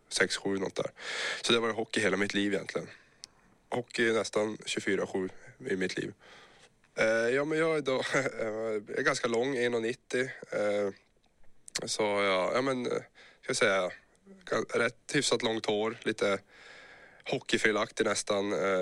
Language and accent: Swedish; Luleå, Norrbotten County, Sweden; Jag är då född och uppvuxen i Luleå, lite bit utanför en liten ort som heter Gammelstaden.